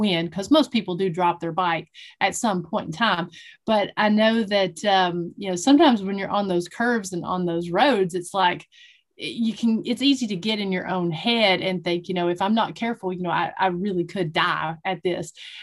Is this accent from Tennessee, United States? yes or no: yes; Tennessee, United States; I grew up in Northeast Tennessee in an area that's very popular for ATVs and dirt bike riding